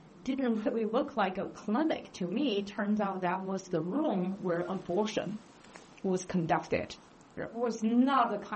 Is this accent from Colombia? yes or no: no; China; I was born in China. I've grew up there. And for the most part of my adult life, I lived in a city.